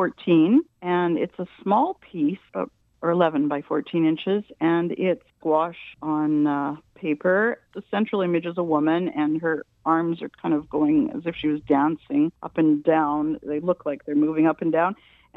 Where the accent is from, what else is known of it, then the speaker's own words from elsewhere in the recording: Winnipeg, Manitoba, Canada; also born or lived in New York; talk about my life growing up in Winnipeg and how I was influenced by living in Winnipeg